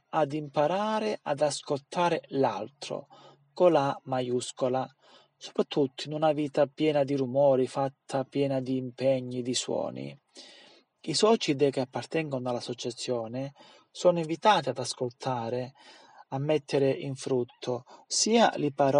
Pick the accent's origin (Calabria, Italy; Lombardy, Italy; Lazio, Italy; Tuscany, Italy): Calabria, Italy; il mio carattere un po' orgoglioso da buon calabrese